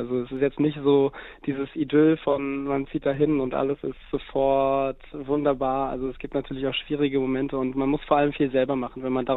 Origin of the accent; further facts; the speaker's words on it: Berlin, Germany; Also grundsätzlich bin ich ja in Berlin aufgewachsen und auch groß geworden, habe bis ich 29 war mehr oder weniger fast nur in Berlin gelebt, mit ein paar Ausnahmen.